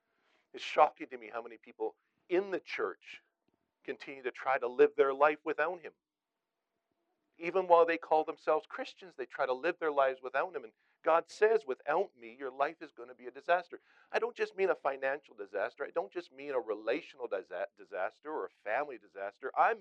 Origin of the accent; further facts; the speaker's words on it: Vancouver, British Columbia, Canada; Now, bear in mind, I grew up in Vancouver.